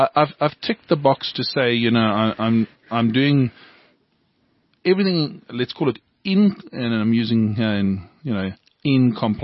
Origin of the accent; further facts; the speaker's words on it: South Africa; as a South African